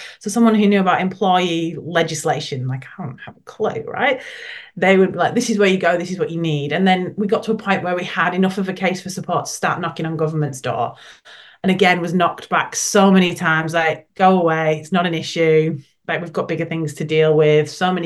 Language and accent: English; England, United Kingdom; now in Australia; because I'm clearly English and said that the wrong way.